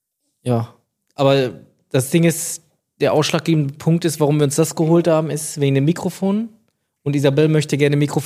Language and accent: German; Germany; ich bin Deutscher